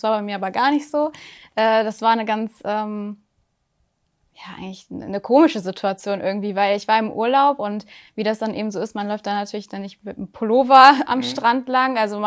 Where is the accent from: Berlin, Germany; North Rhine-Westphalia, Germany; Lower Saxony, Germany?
Lower Saxony, Germany; Hanover; Ich bin 27 Jahre alt, ich komme aus Hannover